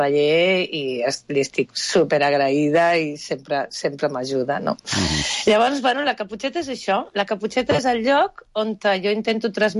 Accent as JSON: {"language": "Catalan", "town": "Barcelona", "region": "Catalonia", "country": "Spain", "tie": "born or raised there", "also_born_or_lived": "Basque Country", "said": "Perquè jo vaig néixer al País Basc, els meus pares es van trasllar a Barcelona, i jo no tenia poble."}